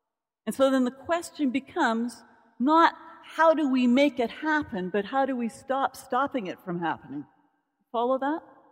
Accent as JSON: {"language": "English", "town": "Etobicoke", "region": "Ontario", "country": "Canada", "said": "because now you know I'm from Etobicoke, you can identify them."}